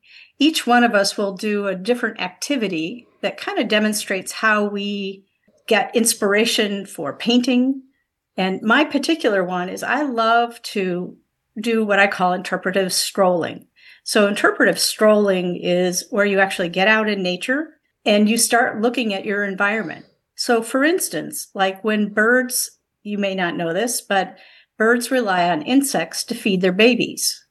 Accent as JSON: {"language": "English", "town": "Beverly Shores", "region": "Indiana", "country": "United States", "tie": "born or raised there", "said": "I grew up in Beverly Shores, and then I moved away for a while."}